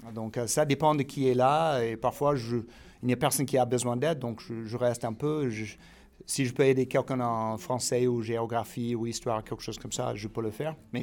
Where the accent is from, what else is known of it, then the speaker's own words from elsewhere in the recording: United States; French is a second language; Je suis américain, j'ai fait une formation il y a bien des années, apprentissage d'anglais